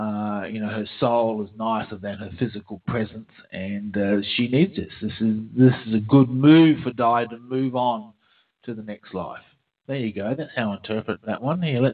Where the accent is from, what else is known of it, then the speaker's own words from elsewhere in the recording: Australia; being an Australian, I'm a royalist.